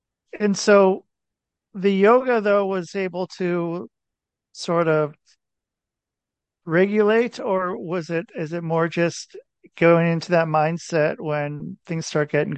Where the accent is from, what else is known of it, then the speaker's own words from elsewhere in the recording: Midwest, United States; I'm from the Midwest, though. I was born in the Midwest